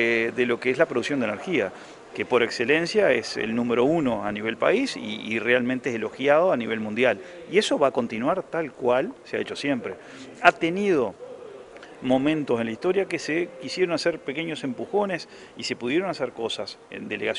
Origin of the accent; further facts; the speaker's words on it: Salto, Uruguay; Somos dos integrantes de Salto y uno de Paysandú